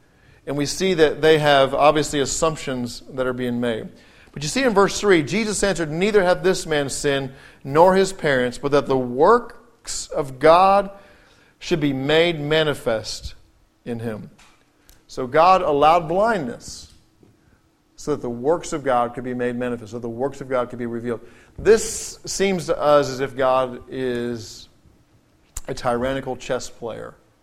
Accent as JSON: {"language": "English", "region": "England", "country": "United Kingdom", "tie": "born or raised there", "said": "When I was a youngster growing up in England, Maggie Thatcher was a prime minister of England."}